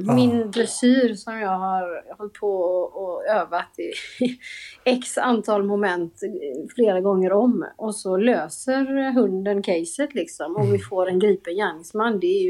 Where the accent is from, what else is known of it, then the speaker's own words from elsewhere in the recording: Gothenburg, Västra Götaland County, Sweden; jag kommer ju från Göteborg, det kanske hörs.